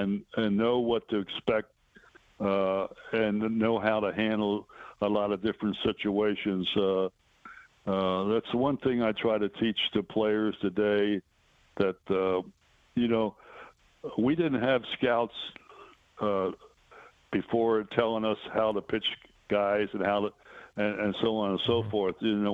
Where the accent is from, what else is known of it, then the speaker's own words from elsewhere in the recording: Baltimore, Maryland, United States; That was in Baltimore, my hometown.